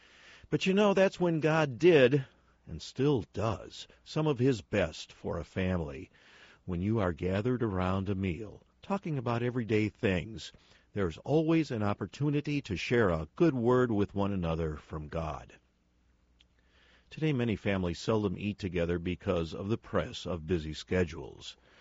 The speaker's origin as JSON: {"language": "English", "region": "Illinois", "country": "United States", "tie": "born or raised there", "said": "I fondly remember evening meals when I was growing up near Chicago."}